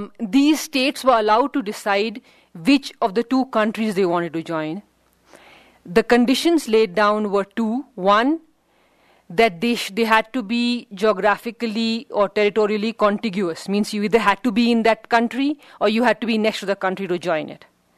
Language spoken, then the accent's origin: English; India; I'm an Indian. So therefore, it's almost impossible for me to get a visa to Pakistan.